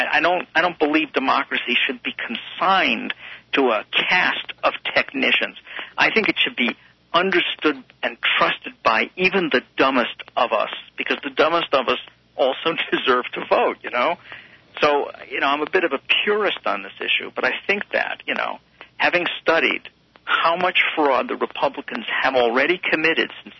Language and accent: English; New York, United States; You know, I'm a New Yorker, and I've seen this guy close up.